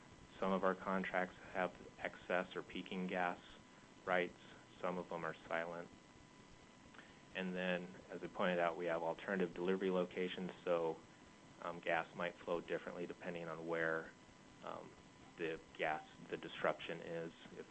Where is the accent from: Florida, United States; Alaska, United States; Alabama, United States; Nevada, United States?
Alaska, United States; Fairbanks; I grew up in Fairbanks. I know how 50 below, I've changed many a tire at 50 below